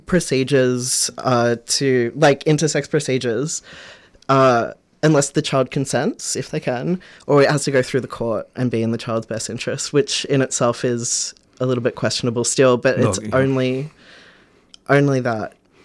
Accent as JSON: {"language": "English", "region": "New South Wales", "country": "Australia", "tie": "born there", "said": "I was born in New South Wales too."}